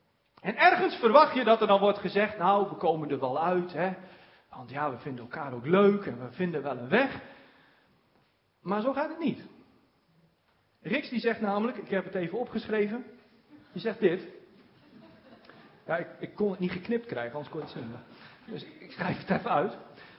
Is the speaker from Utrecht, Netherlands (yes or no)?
no; Drenthe, Netherlands; born there; Komt uit Kerkenveld, Alteveer, dat is vlakbij waar ik geboren ben.